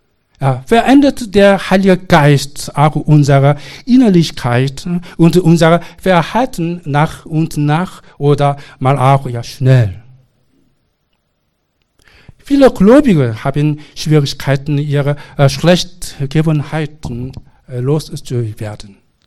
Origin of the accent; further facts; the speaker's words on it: South Korea; German is a second language; Entschuldigung, ich komme ja aus Korea.